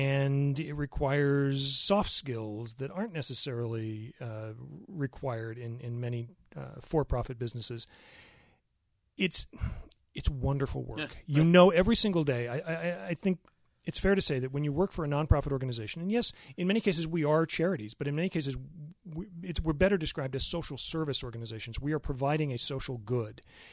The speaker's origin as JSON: {"language": "English", "town": "San Diego", "region": "California", "country": "United States", "tie": "born or raised there", "lives_now": "Idaho, United States", "said": "I grew up in San Diego."}